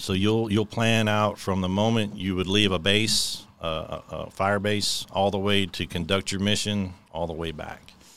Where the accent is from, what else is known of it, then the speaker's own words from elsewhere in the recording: Atlanta, Georgia, United States; born there; also born or lived in moved a lot as a child; No, I was born in Atlanta, Georgia. And then I moved a lot as I was a kid. My dad just moved a lot with his job.